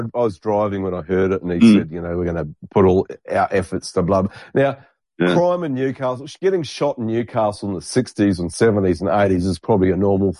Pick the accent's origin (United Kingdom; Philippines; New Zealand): New Zealand; I grew up in New Zealand, right?